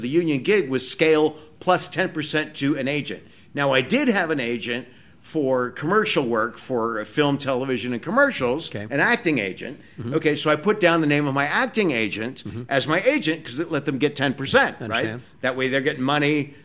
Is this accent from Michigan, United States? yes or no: no; California, United States; I grew up in Southern California.